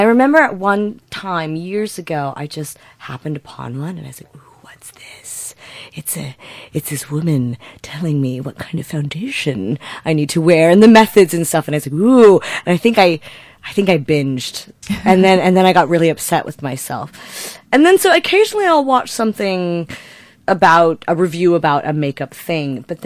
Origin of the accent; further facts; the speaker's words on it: United States; now in United Kingdom; Really, yes. I'm from the United States of America. Not Canada.